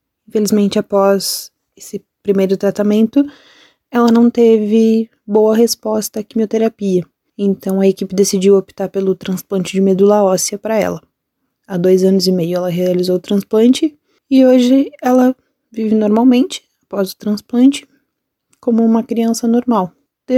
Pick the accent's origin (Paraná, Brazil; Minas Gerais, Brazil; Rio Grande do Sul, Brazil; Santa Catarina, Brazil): Rio Grande do Sul, Brazil; Gramado; eu sou mãe da Antonella, tenho 4 anos, nós somos de Gramado, no Rio Grande do Sul.